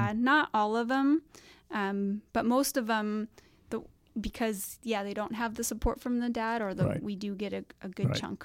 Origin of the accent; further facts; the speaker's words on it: Vacaville, California, United States; So I'm from Vacaville